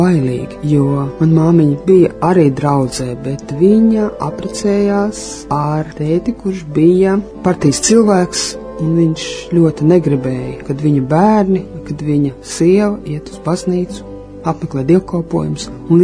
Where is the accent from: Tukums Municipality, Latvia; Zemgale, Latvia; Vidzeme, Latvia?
Vidzeme, Latvia; Valmiera; also born or lived in Riga; Var teikt tā, ka es esmu dzimusi Rīgā, bet mana bērnība pagāja Valmierā. Es tur beidzu pamatskolu, vidusskolu un atbraucu uz Rīgu studēt ekonomiku.